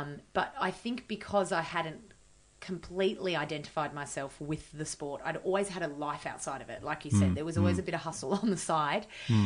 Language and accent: English; Australia; especially being Australian